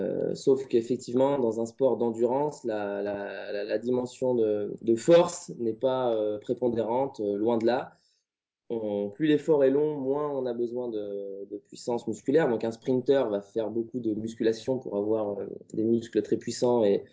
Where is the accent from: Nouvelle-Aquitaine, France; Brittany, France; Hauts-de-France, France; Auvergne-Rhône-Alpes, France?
Auvergne-Rhône-Alpes, France; Lyon; je suis lyonnais et je suis coach sportif.